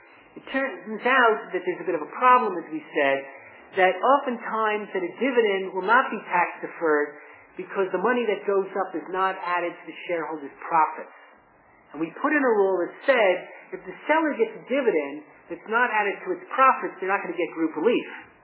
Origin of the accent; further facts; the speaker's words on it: New York, United States; Again, I'm trying to talk a little slower, but again, as a New Yorker, it's sometimes hard for me.